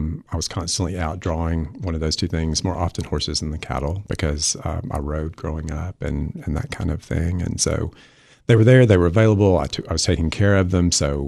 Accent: Livingston, Tennessee, United States; Growing up in Livingston, Tennessee, there are not a lot of people who make their living in the arts.

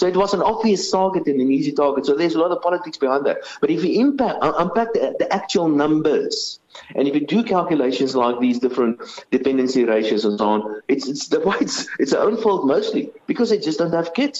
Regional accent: South Africa; But I'm a South African. There was a vicious attack on me and my family not too long ago.

